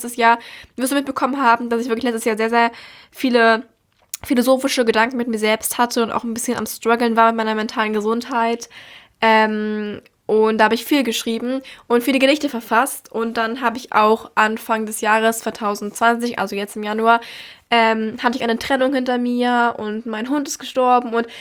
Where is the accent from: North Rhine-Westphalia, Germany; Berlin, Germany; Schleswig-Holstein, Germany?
Berlin, Germany; weil ich komme aus Berlin